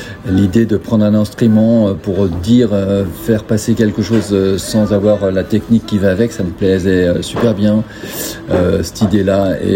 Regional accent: Lisbon, Portugal; French is a second language; now in Le Havre, France; Je suis havrais de cœur maintenant, de plus en plus. Moi au départ je suis portugais, donc j'arrive de Lisbonne et petit à petit je monte vers le nord.

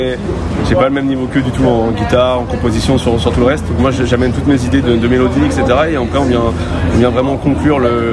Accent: L'Aigle, Normandy, France; Moi je suis de L'Aigle dans l'Orne, donc je suis pas très loin.

